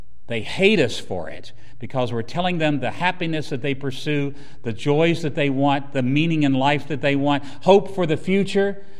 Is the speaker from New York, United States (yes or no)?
no; Roanoke, Virginia, United States; I grew up in Roanoke, Virginia, which is just up the road, Southwest Virginia. I'm a hillbilly from Southwest Virginia, proud of it, okay?